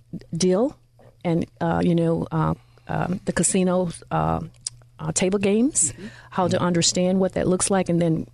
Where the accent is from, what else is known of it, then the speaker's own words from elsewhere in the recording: Mississippi, United States; However, my background is from, I'm reared from Mississippi, mm-hmm. born and reared, and the youngest of five.